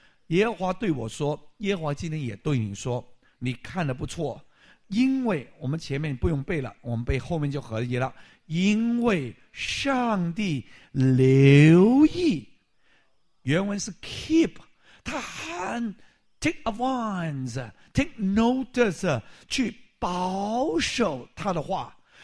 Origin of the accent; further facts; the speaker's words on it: Guangdong, China; 广东人啊，你唔好丢我哋广东人嘅脸啊